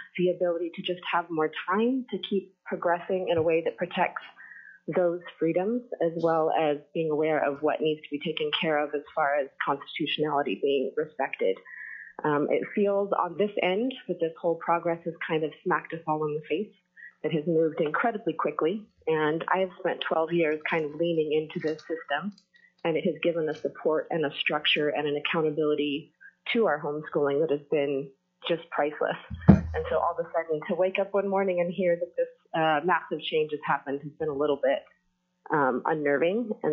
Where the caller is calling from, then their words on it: Homer, Alaska, United States; I am calling from Homer.